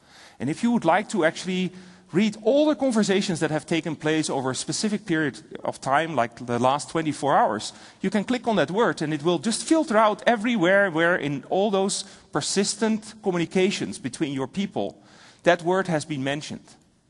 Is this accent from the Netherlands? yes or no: yes; Netherlands; first language Dutch; English is a second language; I'm a Dutch-speaking person, right? I come from the Netherlands.